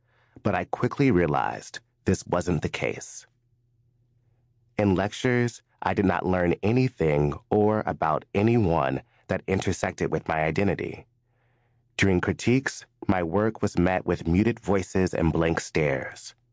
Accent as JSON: {"language": "English", "region": "Alabama", "country": "United States", "tie": "born or raised there", "said": "Growing up in Alabama, my mother, Linda, would transform our kitchen table"}